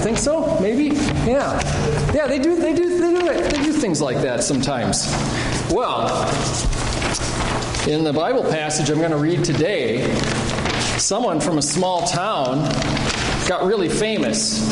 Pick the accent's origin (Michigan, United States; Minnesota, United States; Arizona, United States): Minnesota, United States; Luverne; And I am from Minnesota as well, not from Fergus Falls. I'm from a little town in the corner here called Laverne.